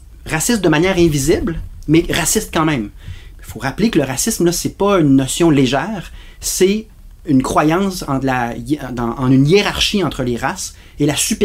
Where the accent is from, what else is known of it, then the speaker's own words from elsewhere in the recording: Quebec, Canada; Mais au final, on est tous Québécois